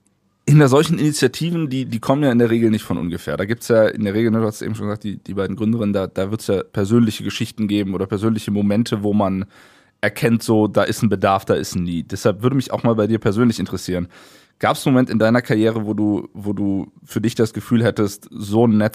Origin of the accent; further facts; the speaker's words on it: Bonn, North Rhine-Westphalia, Germany; ich bin Bonn-rechtsrheinisch